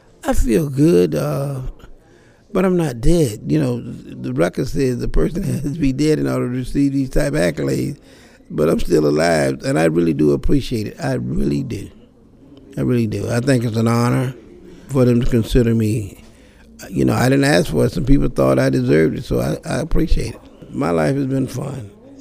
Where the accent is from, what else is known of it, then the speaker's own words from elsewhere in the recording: St. Petersburg, Florida, United States; I was born June 14th, 1943. I grew up in St. Petersburg.